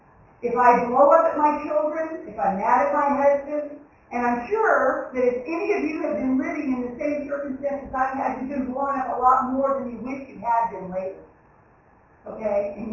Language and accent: English; United States; Because, by God, I am an American preacher. I have money.